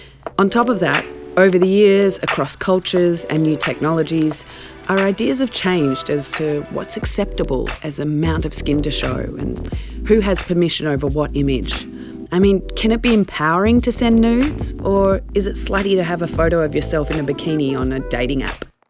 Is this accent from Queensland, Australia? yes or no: no; Melbourne, Victoria, Australia; now in New York, United States; There's been some amazing innovations coming right out of Melbourne, my hometown, where the world's first sex toy design course was placed in university.